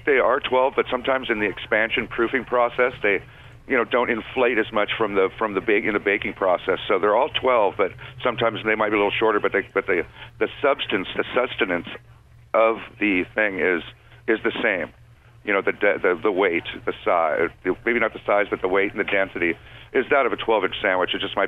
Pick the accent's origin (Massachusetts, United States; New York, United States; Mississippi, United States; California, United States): California, United States; Laguna Beach; I grew up in Laguna, so